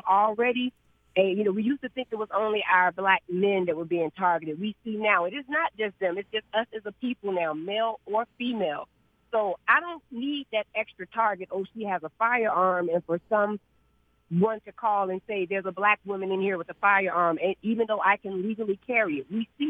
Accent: Hampton Roads, Virginia, United States; now in Florida, United States; I'm from Virginia. I was born and raised in Hampton Roads. I've been in Florida for a little under 20 years now.

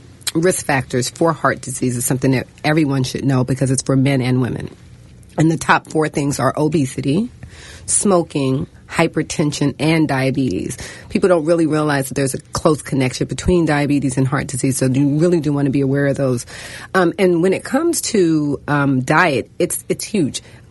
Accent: Washington, District of Columbia, United States; I live where I work purposefully. I'm from Washington, D.C. I could live anywhere I want. I purposefully live in Ward 8.

